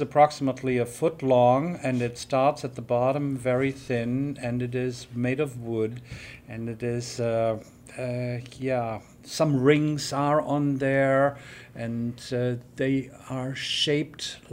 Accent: Rhode Island, United States; accent: Southern Rhode Island; I'm always trying to explain people my accent is from Southern Rhode Island.

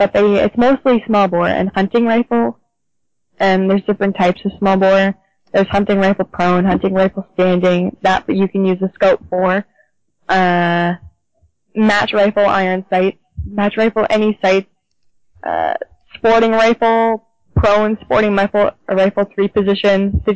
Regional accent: Canada; probably still snow on the ground because we're Canadian

